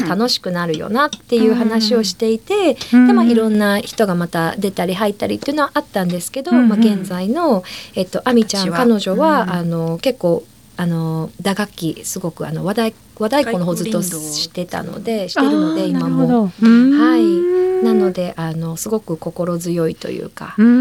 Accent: Hiroshima, Japan; 広島です。

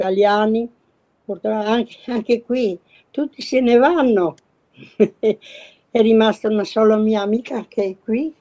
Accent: Trieste, Friuli-Venezia Giulia, Italy; moved away as an adult; now in Australia; All'11 di novembre vengo da Trieste, Italy.

